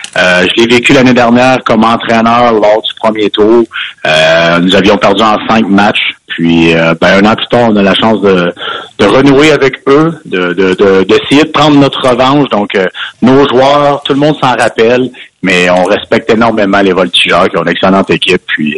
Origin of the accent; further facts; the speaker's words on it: Montreal, Quebec, Canada; now in Victoriaville, Canada; j'ai grandi à Montréal. Je viens du lac Saint-Louis, puis j'ai été repêché au premier tour des Tigres de Victoriaville en 97, puis j'ai jamais reparti. Je suis ici depuis 97.